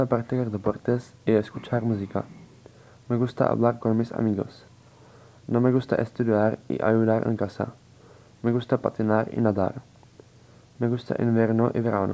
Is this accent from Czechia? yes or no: yes; Czechia; Spanish is a second language; soy de la República Checa, tengo 16 años, mi cumpleaños es el 8 de agosto.